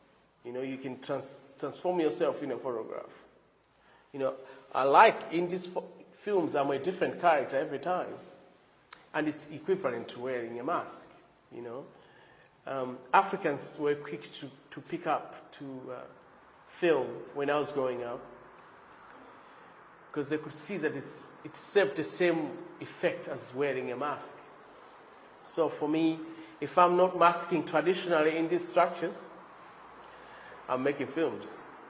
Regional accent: Malawi; Me, growing up in Malawi, as a youth

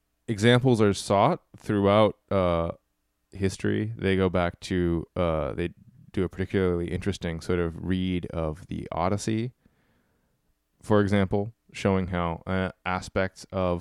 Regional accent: Canada; I'm also from Canada

